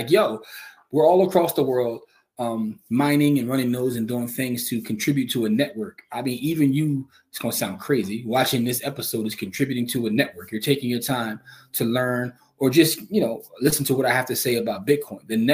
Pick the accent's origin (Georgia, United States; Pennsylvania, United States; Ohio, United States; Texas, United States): Pennsylvania, United States; Philadelphia; And one of the things I remember about growing up in Germantown is I played ball